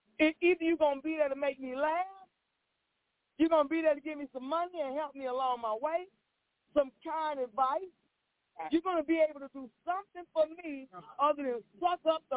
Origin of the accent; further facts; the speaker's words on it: Jamaica; I'm Jamaican. She's Jamaican.